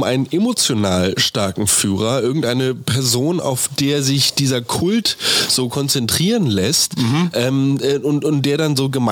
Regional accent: Berlin, Germany; wo kommen sie eigentlich her? Ja, aus Spandau. Nee, ich meine so richtig.

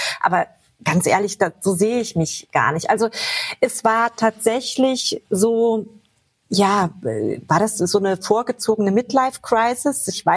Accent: Giessen, Hesse, Germany; Also ich bin in Gießen geboren, ich habe in Gießen studiert, also ich habe Abi gemacht, studiert, ich habe meine Töchter dort bekommen. Also Gießen ist meine Heimat

